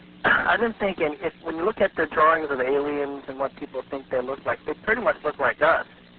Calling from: San Diego, California, United States; from San Diego.

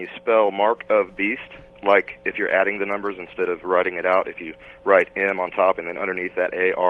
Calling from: Wichita, Kansas, United States; It's Wichita, Kansas.

